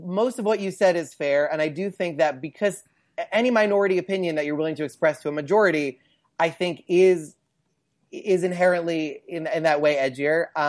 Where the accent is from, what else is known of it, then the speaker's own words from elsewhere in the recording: United States; I mean, I'm American